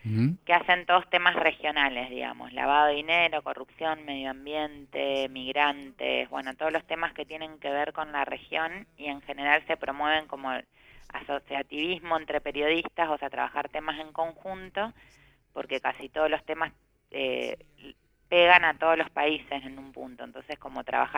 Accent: Santa Fe, Argentina; yo soy santafesina, estaba trabajando en un diario en Santa Fe en el 2006

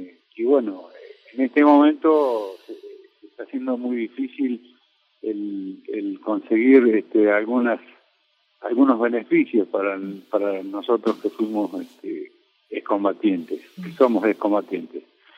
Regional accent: Bahía Blanca, Buenos Aires Province, Argentina; Yo soy de Bahía Blanca y, bueno, en este momento estoy residiendo en Bahía Blanca también.

